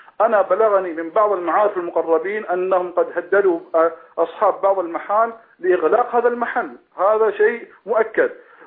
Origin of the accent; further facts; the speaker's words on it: Bahrain; بخلاف عندنا في البحرين